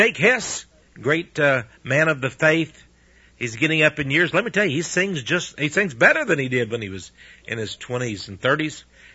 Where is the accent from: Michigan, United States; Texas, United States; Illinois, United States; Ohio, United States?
Texas, United States; Well, friends, I'm just Texan, pure Texan.